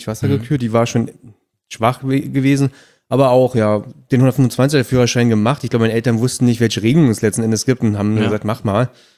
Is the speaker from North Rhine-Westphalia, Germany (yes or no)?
no; Brandenburg, Germany; ich bin Ossi halt, ne? Und in Brandenburg, alle in meiner Schule hatten eine Simson gehabt.